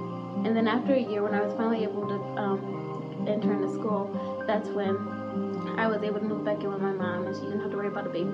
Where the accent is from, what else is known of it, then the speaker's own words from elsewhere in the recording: Indianapolis, Indiana, United States; This is my story. I grew up in Indianapolis, Indiana, with my mom and a brother and a sister.